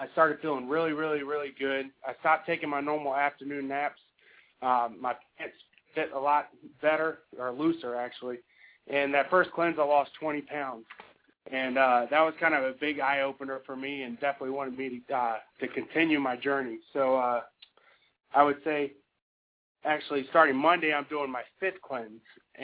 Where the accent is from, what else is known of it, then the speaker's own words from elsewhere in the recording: Virginia, United States; I'm from Virginia. I'm a chef.